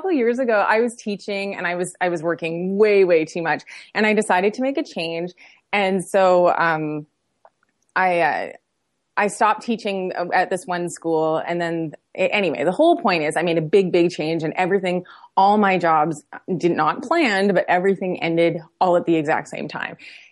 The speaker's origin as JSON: {"language": "English", "country": "Canada", "lives_now": "Los Angeles, United States", "said": "I live in Los Angeles. She lives in Toronto. I had found out we're both Canadian."}